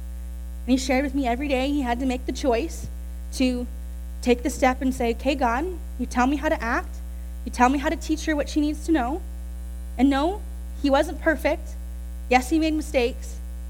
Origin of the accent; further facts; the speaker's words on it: New Westminster, British Columbia, Canada; born there; So I was born on September 25th, 1997, at 7:30 in the morning in the New Westminster Hospital to my parents, Roger and Bonnie.